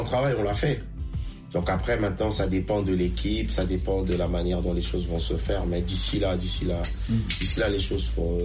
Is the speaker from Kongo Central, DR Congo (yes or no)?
no; Kinshasa, DR Congo; now in France; nous, on a grandi à Kinshasa